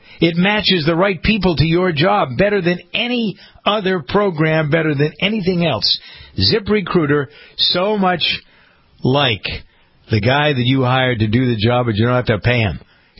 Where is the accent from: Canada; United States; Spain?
United States; Framingham, Massachusetts; We have a new government in my hometown of Framingham, Mass.